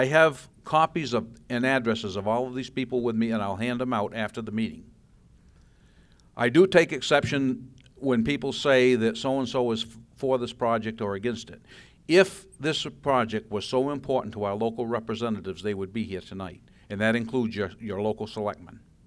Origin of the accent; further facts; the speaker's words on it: Lancaster, New Hampshire, United States; My wife and I were born and raised in Lancaster, moved to Colebrook, and we were Flatlanders.